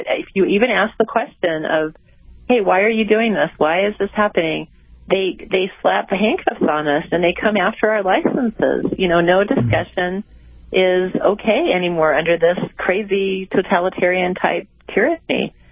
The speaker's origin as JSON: {"language": "English", "country": "United States", "tie": "born there", "said": "I was so lucky. I was born here in America to parents who had fled from communism."}